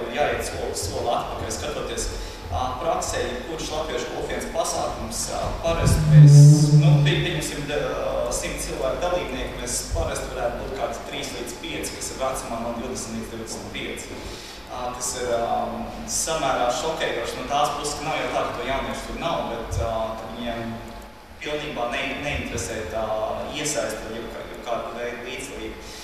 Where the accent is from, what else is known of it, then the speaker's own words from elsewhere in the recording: Dublin, Leinster, Ireland; Latvian is a second language; now in Latvia; es esmu no Dublinas.